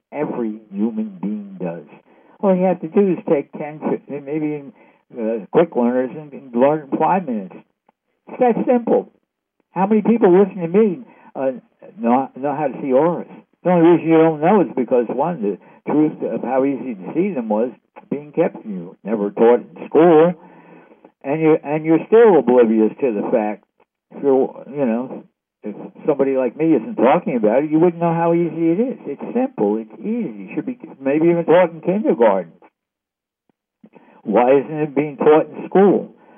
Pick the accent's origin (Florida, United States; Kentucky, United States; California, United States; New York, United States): New York, United States; Hey, I'm from New York. He's from New York.